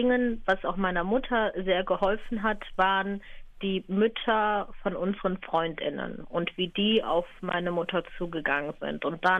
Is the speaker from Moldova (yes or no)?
no; Germany; Ja, Deutschland ist definitiv meine Heimat. Ich sage aber trotzdem, wenn mich Leute fragen, dass ich 100% Deutsch und 100% Indisch bin